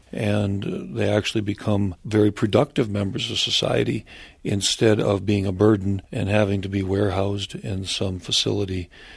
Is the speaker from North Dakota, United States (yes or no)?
yes; North Dakota, United States; I also remember that the controversy in my home state of North Dakota